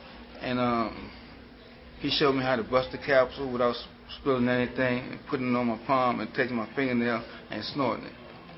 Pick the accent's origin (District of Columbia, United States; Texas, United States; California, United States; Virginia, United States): District of Columbia, United States; Washington; I'm from Northwest Washington, D.C., and I grew up in a loving, caring family.